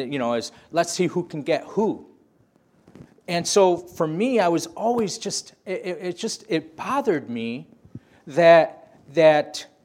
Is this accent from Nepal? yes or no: no; Blue Island, Illinois, United States; I grew up not too far from here. I grew up in Blue Island, and I grew up going to a little Baptist church in Posen.